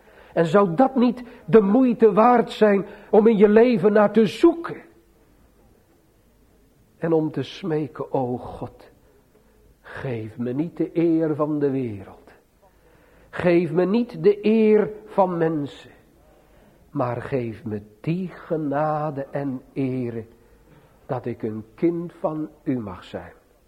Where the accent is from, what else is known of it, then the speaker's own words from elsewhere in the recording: South Holland, Netherlands; born there; De afgescheiden dominee, vroeger in Giessendam gestaan, vlak bij mijn geboorteplaats.